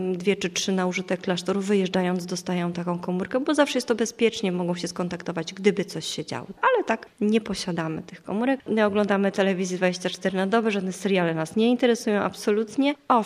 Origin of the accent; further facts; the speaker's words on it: Bełchatów, Łódź Voivodeship, Poland; pochodzę z Bełchatowa, to miasto między Łodzią a Częstochową, znane z wydobycia węgla, z ogromnej elektrowni, jednej z największych w Europie. Tam się urodziłam i przez 21 lat spędziłam czas mój bardzo szczęśliwie.